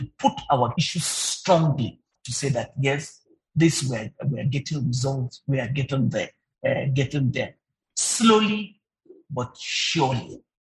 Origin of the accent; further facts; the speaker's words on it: Nigeria; Because what is it that works for us as Nigerian women workers?